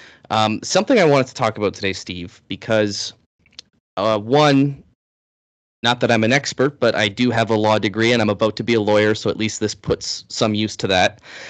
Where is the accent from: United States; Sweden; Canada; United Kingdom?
Canada; I'm one Canadian, so this is not my field of expertise to begin